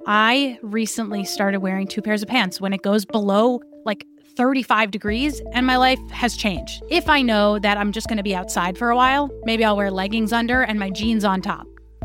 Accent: New York, United States; I'm from New York.

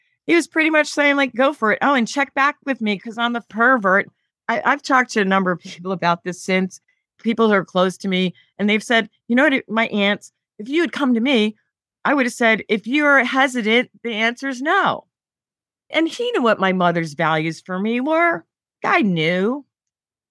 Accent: Philadelphia, Pennsylvania, United States; I worked for the Philadelphia Phillies, my hometown team, when I was a younger person.

